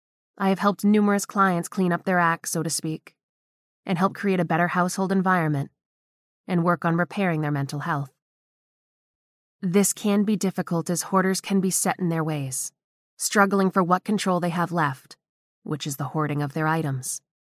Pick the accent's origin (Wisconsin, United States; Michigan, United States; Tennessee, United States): Michigan, United States; we had been living without heat or running water for 6 months during a rather wicked cold spell in my home state of Michigan.